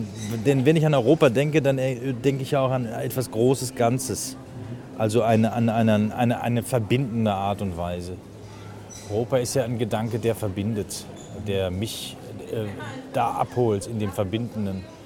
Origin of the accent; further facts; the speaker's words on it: Vienna, Austria; Ich komme aus Wien.